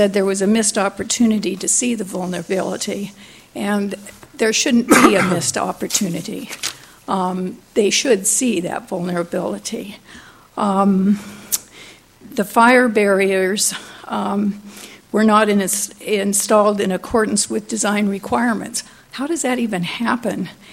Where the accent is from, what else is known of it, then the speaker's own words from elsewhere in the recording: Shell Beach, California, United States; I'm from Shell Beach.